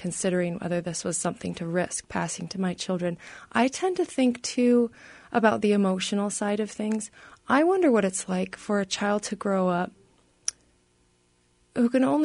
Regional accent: Seattle, Washington, United States; We grew up in Seattle, where summers aren't nearly as difficult as they would be for someone with a disorder here in the Midwest or in Nebraska, where my grandfather grew up.

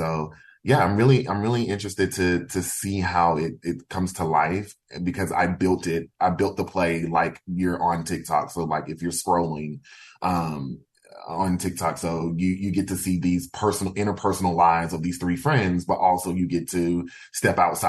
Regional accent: Alabama, United States; these three young friends from my hometown in Alabama

